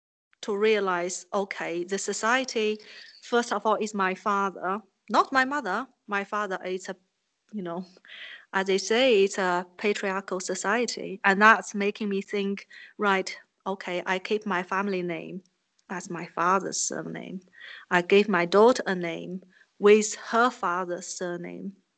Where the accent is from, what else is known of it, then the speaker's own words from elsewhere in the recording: China; moved away as an adult; now in United Kingdom; I was born and raised in China. I came to Britain when I was 29 years old, so fully grown as a Chinese person, and now I have a British passport.